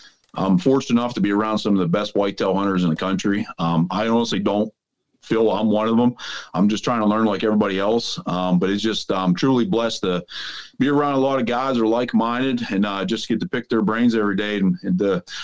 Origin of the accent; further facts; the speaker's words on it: Pennsylvania, United States; I'm from Southwest Pennsylvania.